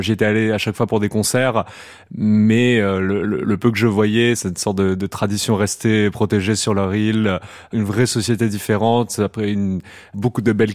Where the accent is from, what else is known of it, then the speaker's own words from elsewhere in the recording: Clermont-Ferrand, Auvergne-Rhône-Alpes, France; born there; Je suis né à Clermont-Ferrand en 1997 et je suis musicien.